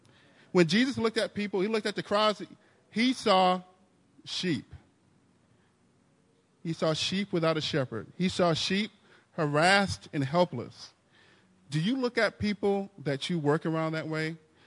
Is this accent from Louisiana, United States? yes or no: yes; New Orleans, Louisiana, United States; I'm from New Orleans, right? All the schools that I applied to were out of state.